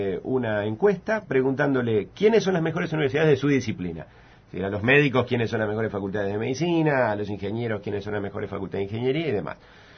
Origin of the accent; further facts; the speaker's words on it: Uruguay; y Uruguay primordialmente nos preocupa como uruguayos